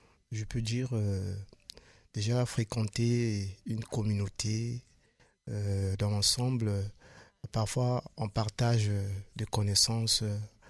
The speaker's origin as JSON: {"language": "French", "region": "Brazzaville", "country": "Republic of the Congo", "moved": "as an adult", "lives_now": "Tours, France", "said": "Né le 20 mars 1994, je suis congolais de Brazzaville. Donc, je suis arrivé en France, ça fait 5 ans. Et si je me retrouve ici à Tours"}